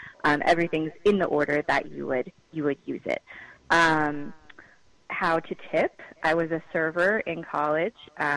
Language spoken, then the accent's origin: English; New England, United States; now in Austin, United States; I'm from New England initially, so the lobster I was very familiar with. But when I moved down to Austin, Texas